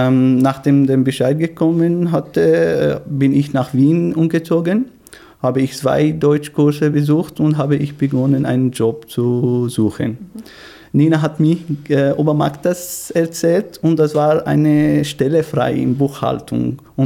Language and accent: German; Syria; German is a second language; moved away; Ja, an der Rezeption zum Beispiel, wir sind alle mit Fluchthintergrund gekommen. Ich bin aus Syrien